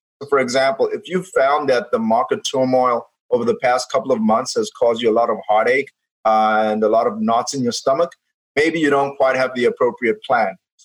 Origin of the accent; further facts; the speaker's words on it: Zimbabwe; moved away as an adult; now in United States; I grew up in Zimbabwe. I went to high school there, and I actually started college there at the University of Zimbabwe.